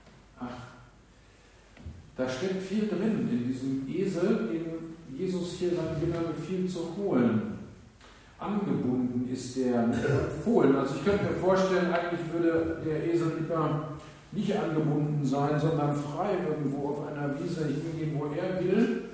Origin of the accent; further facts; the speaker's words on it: North Rhine-Westphalia, Germany; Mein Vorurteil ist nicht so groß, ich bin im Ruhrgebiet aufgewachsen.